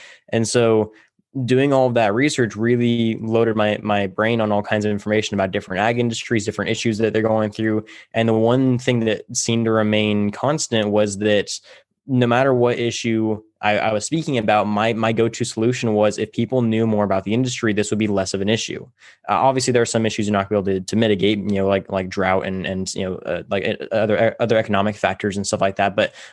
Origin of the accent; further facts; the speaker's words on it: Tulare, California, United States; I grew up in Tulare, California. We call it Cowtown here.